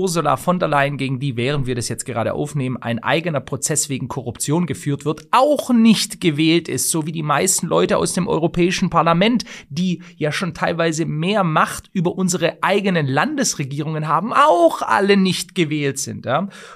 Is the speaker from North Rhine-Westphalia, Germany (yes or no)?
no; Stuttgart, Baden-Württemberg, Germany; Ich möchte mal gerade eine vorlesen hier aus meiner Heimatstadt Stuttgart.